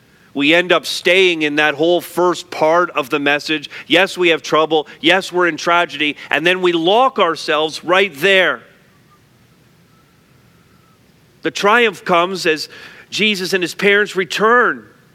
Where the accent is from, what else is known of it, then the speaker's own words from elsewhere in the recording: Montreal, Quebec, Canada; And I grew up in Montreal North. Mom and dad grew up in Montreal North.